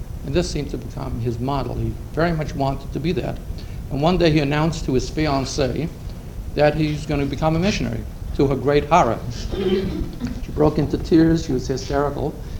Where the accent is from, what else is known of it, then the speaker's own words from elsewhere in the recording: Brooklyn, New York, United States; I was raised in Brooklyn, and practically all my friends were either liberal or leftists.